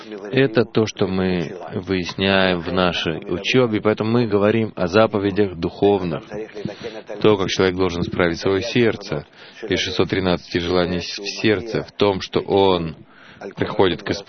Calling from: Jerusalem, Jerusalem District, Israel; я из Иерусалима.

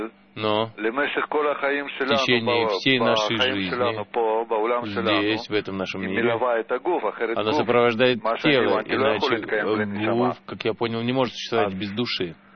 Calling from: Netanya, Central District, Israel; я из Натании.

